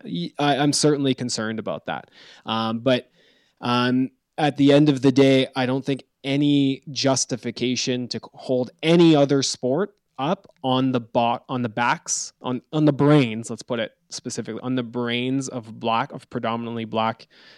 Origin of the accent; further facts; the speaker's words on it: Canada; lockdowns everywhere in Canada, where I'm from. I'm Canadian.